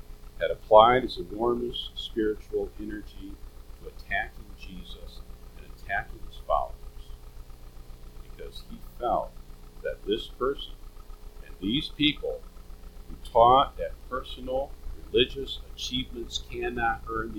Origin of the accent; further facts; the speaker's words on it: Mexico City, Mexico; I grew up in Mexico City